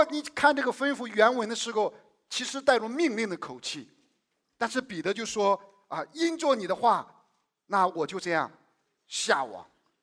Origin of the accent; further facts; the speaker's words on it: China; 其实说实在的，我们中国人最不愿意承认的就是罪人